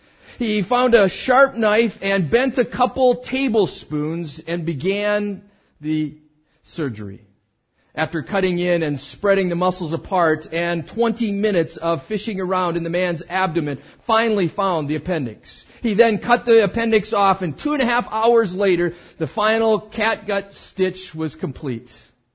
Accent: Marshall, Minnesota, United States; I grew up in Marshall, Minnesota. The only thing of any note in Marshall, Minnesota is Schwan's ice cream.

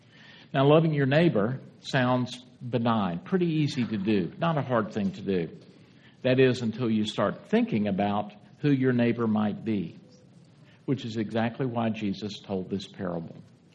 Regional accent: Deep South, United States; And that was the segregated world that I was growing up in the Deep South.

